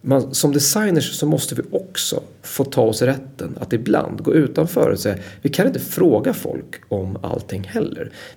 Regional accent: Sweden; Men jag är ju svensk så jag måste ju svara både och.

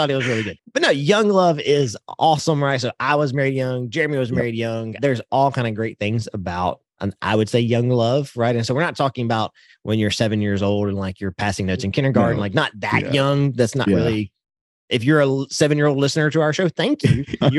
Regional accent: Texas, United States; I'm from Podunk, East Texas, and that's what we do, right?

